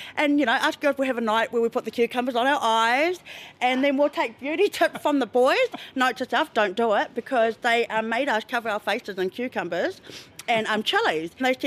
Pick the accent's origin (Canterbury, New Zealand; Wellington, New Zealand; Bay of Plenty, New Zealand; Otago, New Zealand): Bay of Plenty, New Zealand; Tauranga; I'm from Tauranga, and I am an addict.